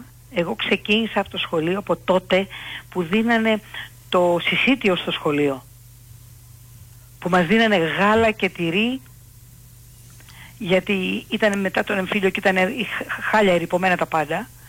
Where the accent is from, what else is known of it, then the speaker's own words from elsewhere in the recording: Katakolo, Western Greece, Greece; born there; Εγώ γεννήθηκα στο Κατάκολο Ηλίας.